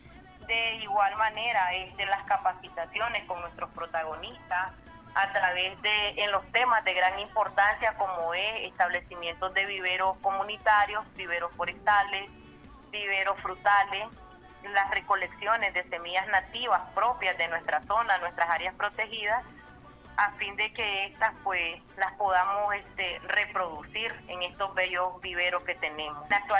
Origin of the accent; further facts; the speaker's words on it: Nicaragua; como buenos nicaragüenses.